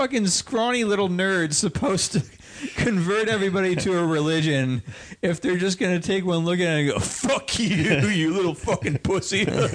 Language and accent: English; Big Rapids, Michigan, United States; I'm from various places, but I grew up mostly in Big Rapids, Michigan.